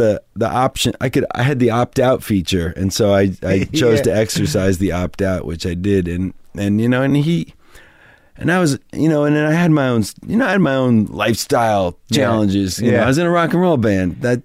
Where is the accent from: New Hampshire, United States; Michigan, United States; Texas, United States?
New Hampshire, United States; I grew up in New Hampshire.